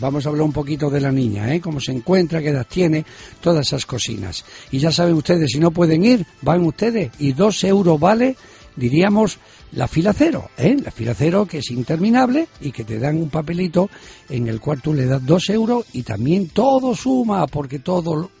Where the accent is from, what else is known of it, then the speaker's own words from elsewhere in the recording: Extremadura, Spain; Así es que Extremadura, qué maravilla hacer reír a la gente de mi tierra.